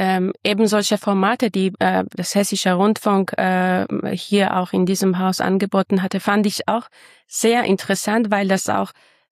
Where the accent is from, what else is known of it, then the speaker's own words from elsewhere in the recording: Armenia; now in Germany; ob diese Stadt in Armenien, in meinem Heimatland oder in Deutschland, in meinem jetzigen Wohnort ist.